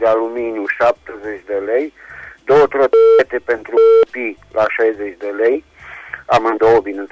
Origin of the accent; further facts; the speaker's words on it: Reșița, Caraș-Severin, Romania; din Reșița